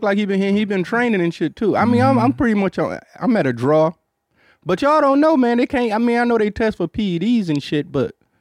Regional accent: Detroit, Michigan, United States; I grew up in Detroit. It wasn't no white kids. It was just

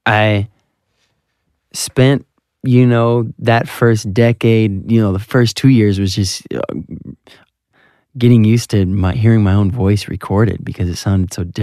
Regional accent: Southfield, Michigan, United States; He happened to be from my hometown, Southfield, Michigan, Todd Stavely.

